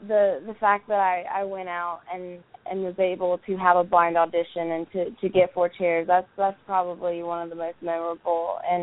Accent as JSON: {"language": "English", "town": "Orange Beach", "region": "Alabama", "country": "United States", "said": "I'm actually originally from Orange Beach, so."}